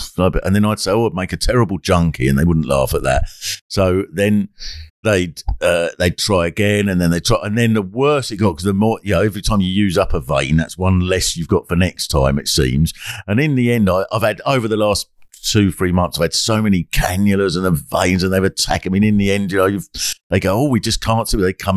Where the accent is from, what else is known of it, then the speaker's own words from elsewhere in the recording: England, United Kingdom; Well, I keep getting asked that, as people do, because we're English and polite